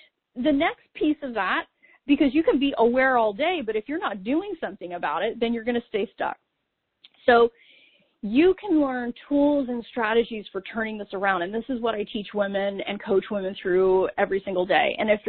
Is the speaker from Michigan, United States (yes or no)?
no; California, United States; Yes, I'm from California, so I'm biased.